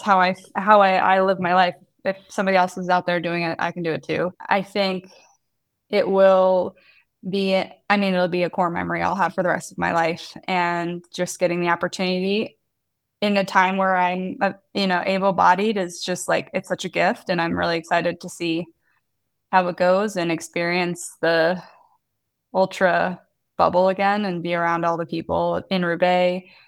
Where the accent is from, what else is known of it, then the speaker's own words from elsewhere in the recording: United States; because as an American, we don't, when there's a circle with a bike in it, I think like, oh, you can go that way.